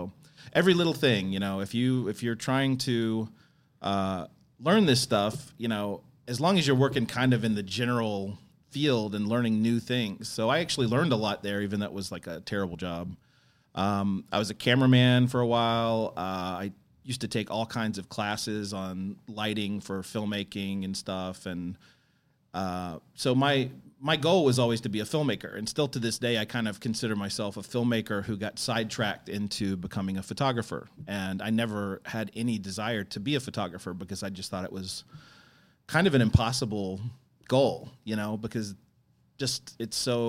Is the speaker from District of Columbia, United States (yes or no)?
no; North Carolina, United States; I come from North Carolina, and lived most of my early years there